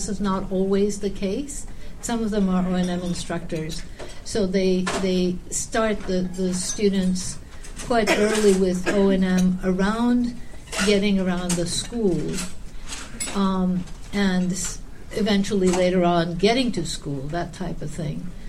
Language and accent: English; Turkey; now in Canada; I grew up in Turkey, but that was a long time ago.